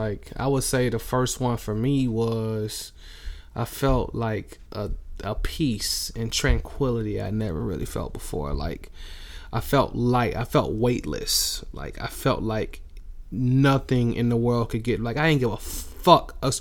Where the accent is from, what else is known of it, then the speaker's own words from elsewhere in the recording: the South, United States; I was like, well, I grew up in the South. These are things I know.